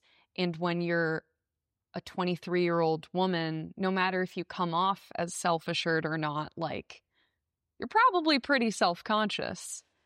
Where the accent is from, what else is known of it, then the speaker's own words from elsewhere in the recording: Fairfield County, Connecticut, United States; I'm from Fairfield County